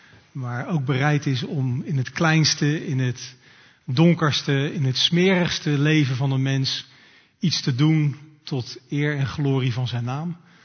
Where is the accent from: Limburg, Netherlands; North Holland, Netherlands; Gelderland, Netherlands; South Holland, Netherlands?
South Holland, Netherlands; The Hague; Nou, ik kom uit Den Haag.